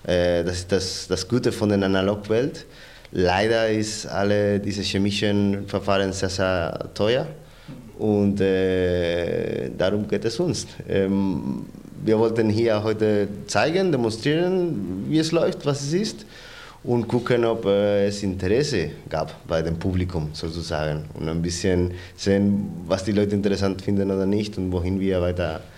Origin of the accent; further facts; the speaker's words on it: Spain; German is a second language; now in Berlin, Germany; ich komme aus Spanien ursprünglich, wohne seit 6 Jahren in Berlin.